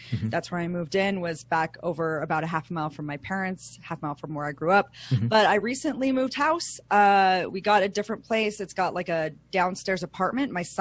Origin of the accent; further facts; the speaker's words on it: Idaho Falls, Idaho, United States; also born or lived in Pocatello; I did graduate from Skyline High School. I did grow up here in Idaho F